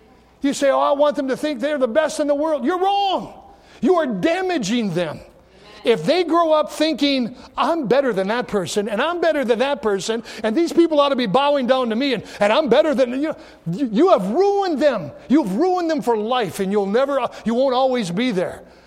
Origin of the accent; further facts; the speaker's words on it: Michigan, United States; she said she was from the UP. I said, well, so am I.